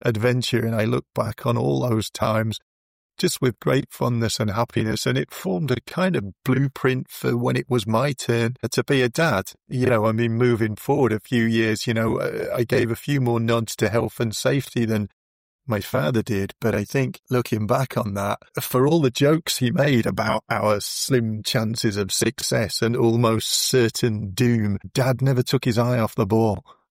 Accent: East Midlands, United Kingdom; as a small kid growing up in Northamptonshire, which is where we were, there were always adventures.

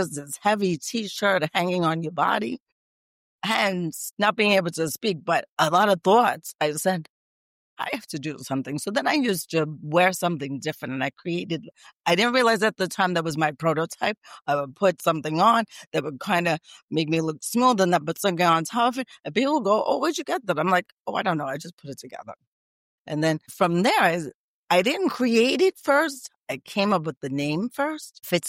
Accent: Brooklyn, New York, United States; now in Bluffton, United States; I grew up in Brooklyn, New York. I moved to Staten Island, New York after that when I got married and had my son.

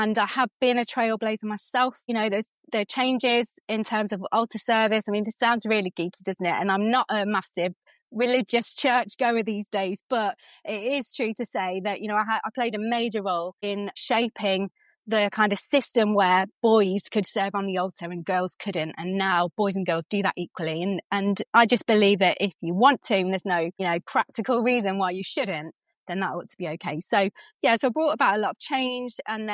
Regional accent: England, United Kingdom; born there; now in Wales; Yeah, so I was born in England, made in Wales.

